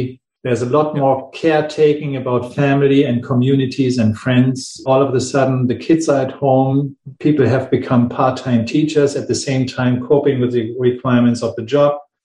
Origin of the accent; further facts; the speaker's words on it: Hamburg, Germany; over to Berlin, my hometown, Hamburg.